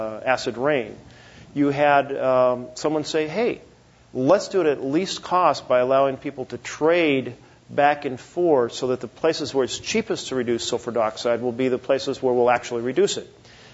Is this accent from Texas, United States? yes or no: no; Oregon, United States; Oregon, my home state, I just visited a couple days ago a charging station